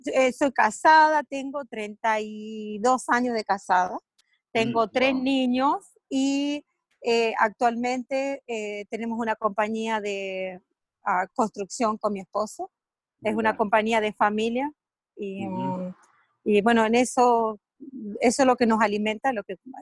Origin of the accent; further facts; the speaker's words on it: Uruguay; also born or lived in New York; now in United States; yo soy nacida en Uruguay, uruguaya. Ajá. Y tengo aquí en los Estados Unidos ya 34 años. Ya hace muchos años que estoy aquí. Viví mucho tiempo en Nueva York